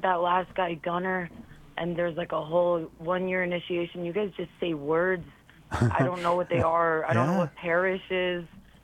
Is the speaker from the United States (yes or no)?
no; Israel; Because I'm Jewish and I'm like from Israel and I was raised Jewish